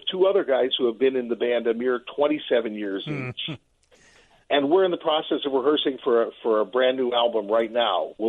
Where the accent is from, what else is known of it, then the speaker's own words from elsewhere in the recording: Cincinnati, Ohio, United States; Lonnie comes from my hometown of Cincinnati.